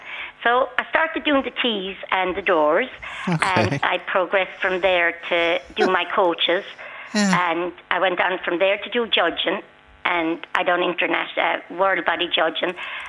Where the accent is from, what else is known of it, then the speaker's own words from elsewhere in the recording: Limerick, Munster, Ireland; I come from Limerick.